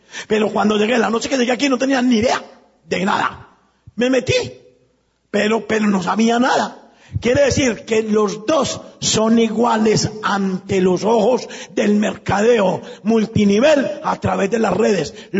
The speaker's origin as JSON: {"language": "Spanish", "country": "Colombia", "said": "Me paro yo aquí, que vengo desde Colombia, a dar una gran conferencia."}